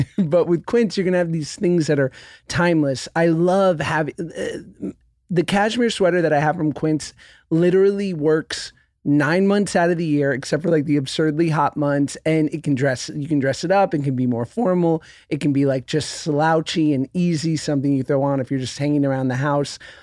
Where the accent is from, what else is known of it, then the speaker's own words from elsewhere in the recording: New York, United States; I come from a long line of Jew Northeasterners. I feel a love and a connection for New York